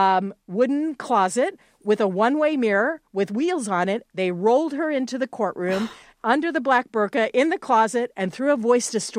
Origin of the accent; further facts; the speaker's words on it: Los Angeles, California, United States; I'm from Los Angeles. We have the Gang Youth Reduction Program.